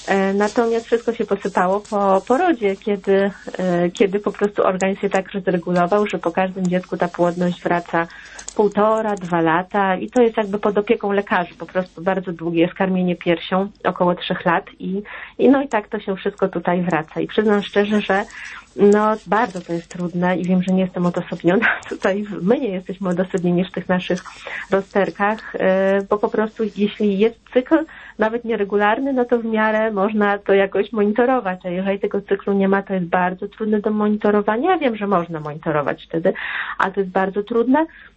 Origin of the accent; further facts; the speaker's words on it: Warsaw, Masovian Voivodeship, Poland; my jesteśmy z Warszawy